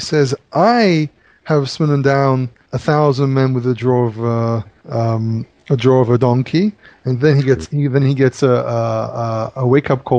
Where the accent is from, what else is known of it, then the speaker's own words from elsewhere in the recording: Northern District, Israel; when I was growing up in the Galilee, or even in Samaria when I was living in there.